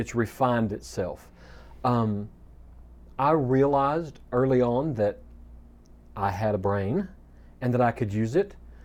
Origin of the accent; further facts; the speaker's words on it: Amarillo, Texas, United States; I grew up in Amarillo and grew up in an a cappella fellowship. So I grew up in the Church of Christ.